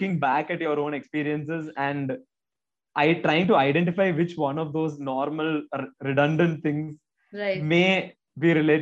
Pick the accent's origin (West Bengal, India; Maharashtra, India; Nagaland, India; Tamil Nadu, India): Tamil Nadu, India; Chennai; I was a Mallu guy who was growing up in Chennai